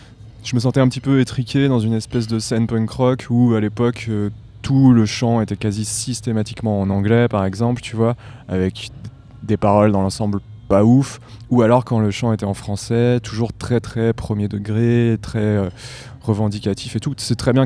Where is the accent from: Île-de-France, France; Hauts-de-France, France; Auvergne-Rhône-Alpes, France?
Auvergne-Rhône-Alpes, France; Lyon; now in Strasbourg, France; moi je viens de Lyon